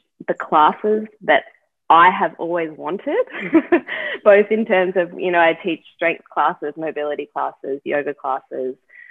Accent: Melbourne, Victoria, Australia; I am from Melbourne, Australia, and I've been teaching yoga since 2010.

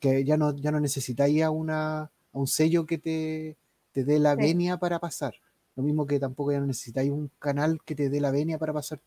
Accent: Santiago, Santiago Metropolitan Region, Chile; Yo como santiaguino ando así con la boca abierta cada vez que paso al lado de un árbol en Temuco

